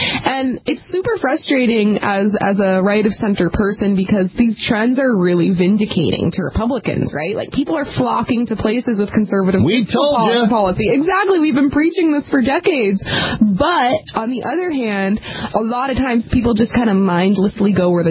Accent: New Hampshire, United States; Well, I grew up in New Hampshire.

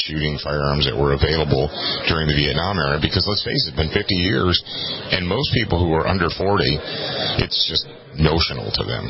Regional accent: Scotland, United Kingdom; I am Scottish.

